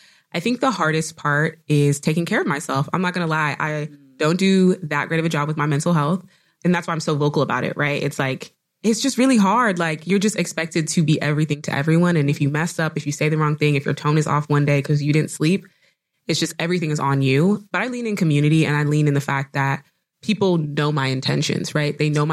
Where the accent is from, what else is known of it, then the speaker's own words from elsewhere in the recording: Nigeria; I'm Nigerian, so I'm very hairy.